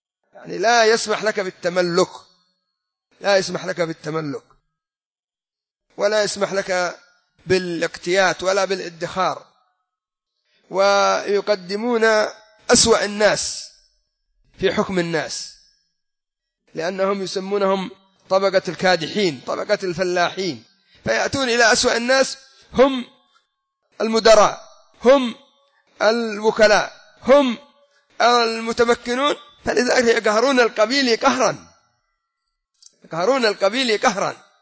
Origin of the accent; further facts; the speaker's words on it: Yemen; عندنا في عدن وفي حضرموت